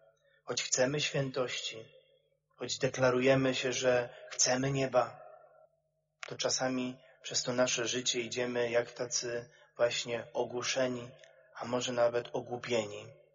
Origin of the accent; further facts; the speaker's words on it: Rzeszów, Subcarpathian Voivodeship, Poland; z jednego bloku jesteśmy, z Rzeszowa.